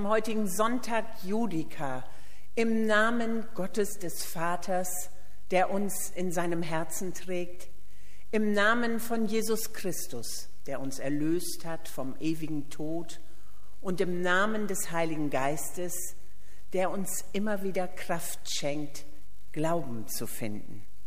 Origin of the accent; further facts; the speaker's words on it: Backemoor, Lower Saxony, Germany; Ich komme ja aus Backemoor.